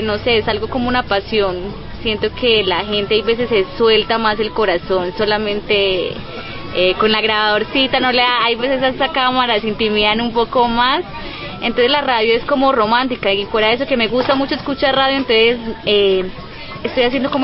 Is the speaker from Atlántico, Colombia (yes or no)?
no; Medellín, Antioquia, Colombia; yo soy comunicadora audiovisual, no soy indígena, yo vengo de un proceso de ciudad, yo soy de Medellín.